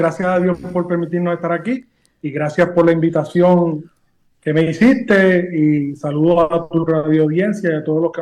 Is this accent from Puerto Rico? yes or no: yes; Adjuntas, Puerto Rico; also born or lived in Aguadilla; Mira, yo nací en Aguadilla. Mi papá es de Quebradilla y mi mamá es adjunteña. A los 4 años, pues nos vinimos a vivir acá a Juntas